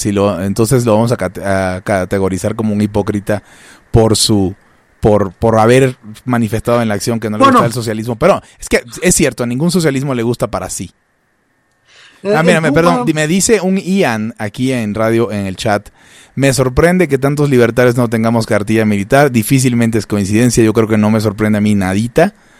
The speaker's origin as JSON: {"language": "Spanish", "country": "Venezuela", "lives_now": "Mexico", "said": "Yo no soy de confiar como mexicano naturalizado, pero como venezolano, yo adiós, no cuenten conmigo."}